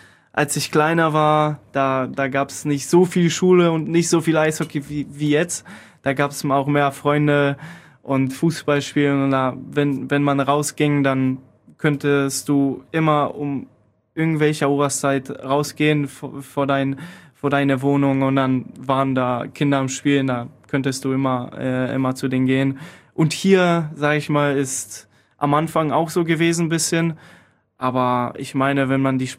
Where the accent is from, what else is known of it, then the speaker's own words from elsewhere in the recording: Poland; now in Krefeld, Germany; Ich bin hier nach Deutschland gekommen. Ich komme aus Polen